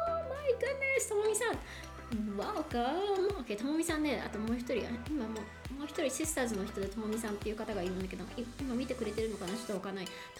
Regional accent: Yokohama, Kanagawa, Japan; now in Texas, United States; 私は今、アメリカのテキサスなんですけれども、出身は横浜です。浜子です。

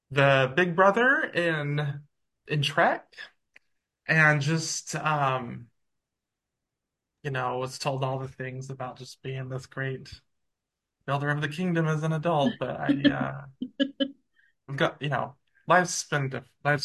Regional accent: Utah, United States; Okay, so I grew up in the hotbed, just barely north of Salt Lake City.

